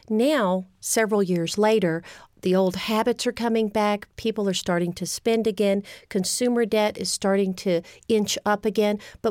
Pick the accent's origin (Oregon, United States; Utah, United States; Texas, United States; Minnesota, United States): Texas, United States; accent: Texas; And I'm actually from Texas. You may hear a little bit of a Texas accent.